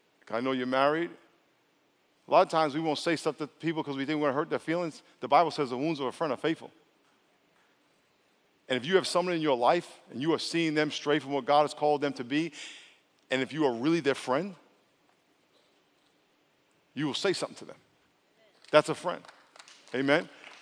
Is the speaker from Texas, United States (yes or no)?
no; New York, United States; I said to her, I'm from New York. I don't care.